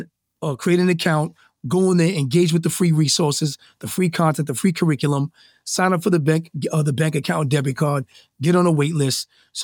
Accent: Newport, Rhode Island, United States; born there; also born or lived in Brooklyn, New York; I was born in Newport, Rhode Island, and then Brooklyn's my second home, New York City.

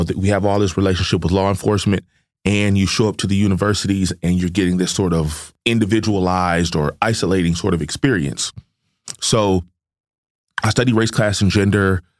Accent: Inglewood, California, United States; But, you know, also growing up in Inglewood, I loved the Lakers and I was a good student.

